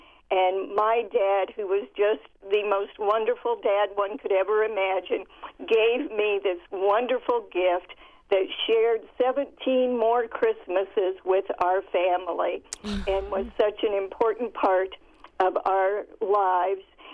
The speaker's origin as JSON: {"language": "English", "region": "Indiana", "country": "United States", "tie": "born or raised there", "said": "I write a great deal about my life in the 1950s and 60s growing up in Indiana"}